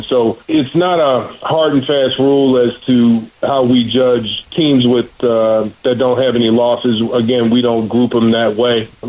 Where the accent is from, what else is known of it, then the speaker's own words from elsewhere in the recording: Louisiana, United States; I'm from Louisiana.